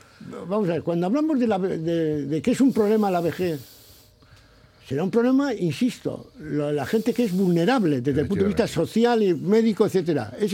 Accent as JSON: {"language": "Spanish", "town": "Ledesma", "region": "Castile and León", "country": "Spain", "tie": "born there", "said": "Pues hombre, a ver, nací en Ledesma."}